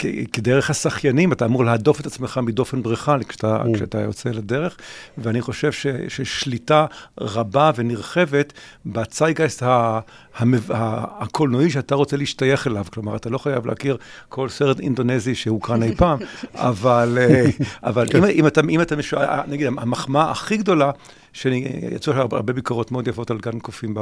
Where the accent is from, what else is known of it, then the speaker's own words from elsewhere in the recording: New York, United States; אני גדלתי כנער בניו יורק לשנות ה... 60 וה-70